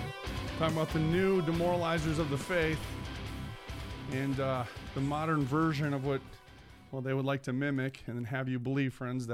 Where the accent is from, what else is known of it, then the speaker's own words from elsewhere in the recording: Minneapolis, Minnesota, United States; You know what? I'm from North Minneapolis.